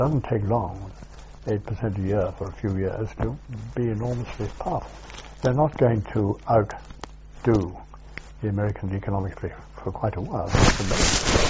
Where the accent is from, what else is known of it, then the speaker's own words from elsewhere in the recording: Hong Kong; born there; because I was born in Hong Kong and my parents were there for many years.